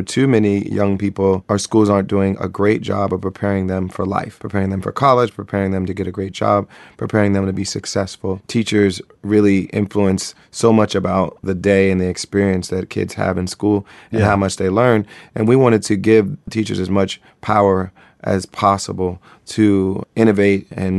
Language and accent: English; Springfield, Ohio, United States; I grew up in Springfield, Ohio.